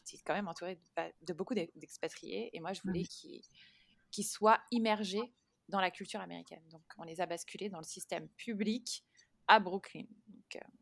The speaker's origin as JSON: {"language": "French", "country": "France", "accent": "French", "lives_now": "United States", "said": "moi, j'ai un petit accent français quand je parle anglais. C'est pas un problème, je peux être quand même américaine."}